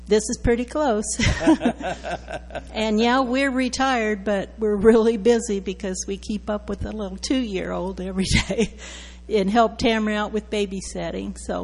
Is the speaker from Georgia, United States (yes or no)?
no; Knob Noster, Missouri, United States; Well, we came from Knobnostor, Missouri, which is about 140 miles north of here, and Gary and I both were raised there, growed up there, went to school there.